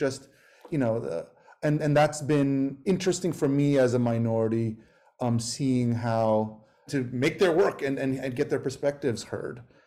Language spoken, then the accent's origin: English; New York, United States; I grew up in New York in 80s, 90s that were, you know, not the best times